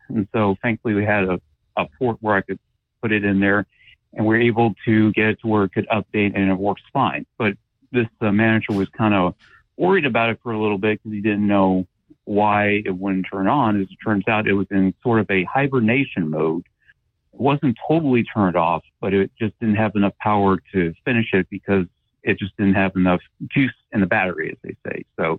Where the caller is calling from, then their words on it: Cottontown, Tennessee, United States; from Cottontown, Tennessee.